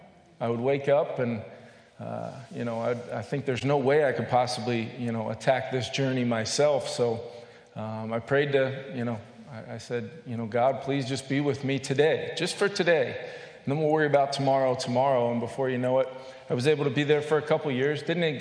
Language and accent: English; Knoxville, Tennessee, United States; born there; also born or lived in Arizona / New York / New Jersey; Yeah. So I was born in Knoxville, Tennessee. My dad worked for a certain three-letter company in the federal government that required us to move around a lot. You know, we moved around a lot. I was born in Tennessee.